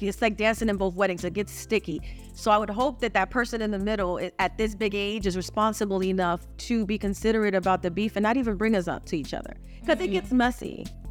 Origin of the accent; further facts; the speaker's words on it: New York, United States; I'm from New York. I'm like, my bad.